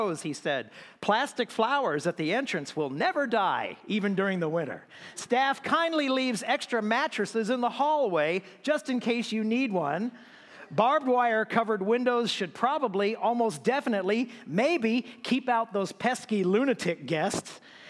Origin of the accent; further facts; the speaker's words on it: Moreno Valley, California, United States; I grew up here in Moreno Valley, Sunnymead, back when I was a kid